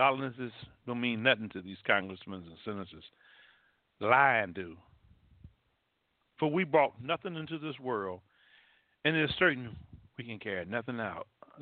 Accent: United States; I'm an American. And I'm an American soldier. I'm a veteran.

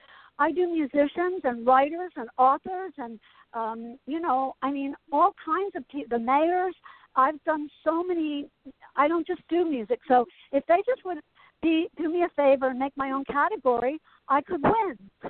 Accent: Asbury Park, New Jersey, United States; I grew up in Asbury Park. I grew up in Asbury Park, and I went to Asbury, school there, and my grandmother lived there, and I lived two blocks up from the Wonder Bar.

